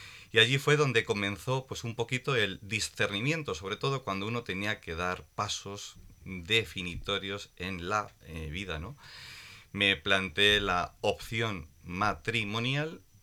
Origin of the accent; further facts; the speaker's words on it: Villanueva de los Infantes, Castilla-La Mancha, Spain; moved away as an adult; desde que nací en Villanueva de los Infantes, uno de los pueblos más